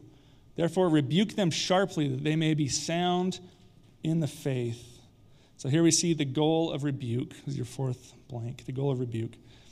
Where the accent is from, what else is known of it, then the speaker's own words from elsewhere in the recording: Magna, Utah, United States; I get it, I'm from Magna.